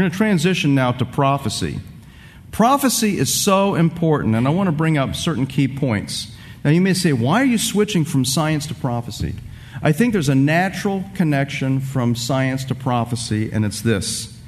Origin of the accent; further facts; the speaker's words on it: Tampa, Florida, United States; If I were to predict that there would is going to be in my hometown of Tampa, Florida, okay, the area where I live